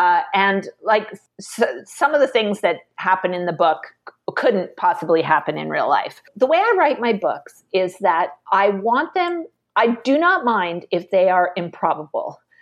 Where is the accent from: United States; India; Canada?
Canada; Vancouver, British Columbia; I'm from Vancouver